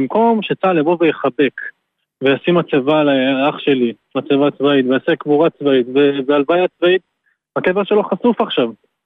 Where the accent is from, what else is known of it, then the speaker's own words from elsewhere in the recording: Kfar Aza, Southern District, Israel; אנחנו מקיבוץ כפר עזה. הקיבוץ שלי